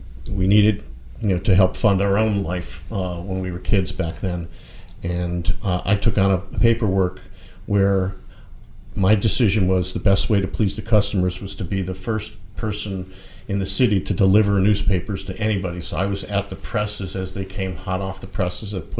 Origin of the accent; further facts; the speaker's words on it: Torrington, Connecticut, United States; I grew up in a small mill town called Torrington, Connecticut, northwestern Connecticut in the Berkshire Hills.